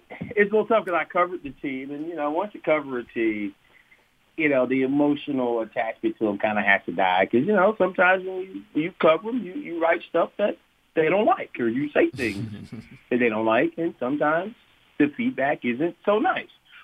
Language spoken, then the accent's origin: English; Atlanta, Georgia, United States; I grew up in Atlanta, and I had to take the emotion out of watching sports to enjoy it.